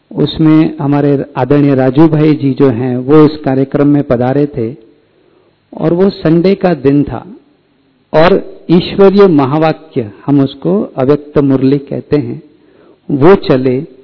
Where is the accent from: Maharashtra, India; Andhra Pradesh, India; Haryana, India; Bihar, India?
Maharashtra, India; Mumbai; now in Mount Abu, India; बॉम्बे में पले बड़े, लेकिन प्रकृति से बहुत ही प्यार था। और जब 2013 में हम यहाँ माउंट आबू आए